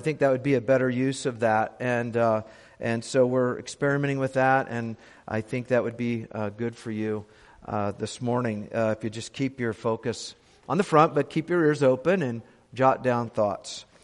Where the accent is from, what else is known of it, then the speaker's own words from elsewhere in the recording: United States; this morning's theme is one that is, I think, largely unfamiliar to us as American evangelicals